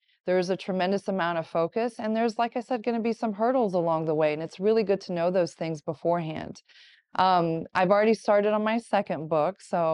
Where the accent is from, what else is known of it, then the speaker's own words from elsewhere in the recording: Oklahoma, United States; also born or lived in Iran; I was actually raised in Oklahoma. So I was born in Iran, raised in Oklahoma, and I'm a Baylor University graduate.